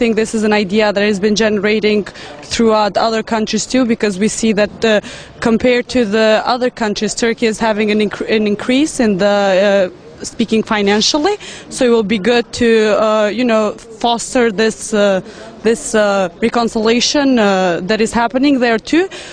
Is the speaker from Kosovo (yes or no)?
yes; Kosovo; I come from the Republic of Kosovo.